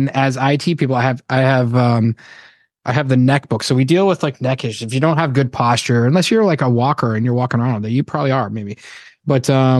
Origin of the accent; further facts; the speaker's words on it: Worcester, Massachusetts, United States; I'm from Worcester. I'm from Worcester.